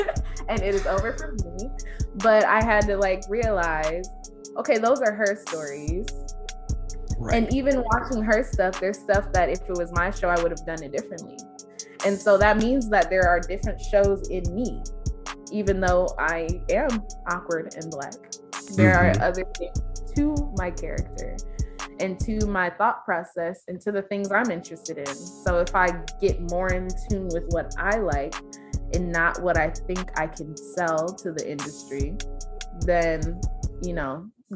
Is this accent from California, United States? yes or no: no; Clarkston, Michigan, United States; I'm from Clarkston, Michigan. Very small town that like nobody knows unless you're from Michigan and like played our basketball team.